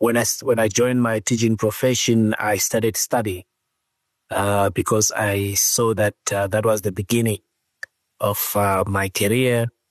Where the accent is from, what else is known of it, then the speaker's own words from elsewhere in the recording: Zambezi, Namibia; is a Namibian, raised in Namibia, in the Zambezi region. I went to primary school and secondary school in the Zambezi region, in the rural areas. I studied my primary school at Ngoma